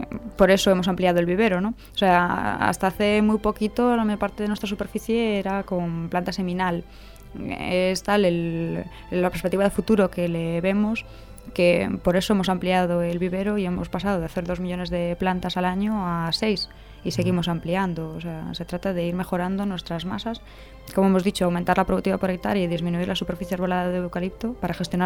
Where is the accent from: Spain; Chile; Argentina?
Spain; Galicia; Yo, bueno, soy gallega y se me nota.